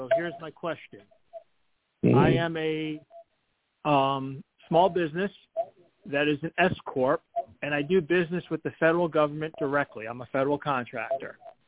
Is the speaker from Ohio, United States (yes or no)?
yes; Ohio, United States; I'm from Ohio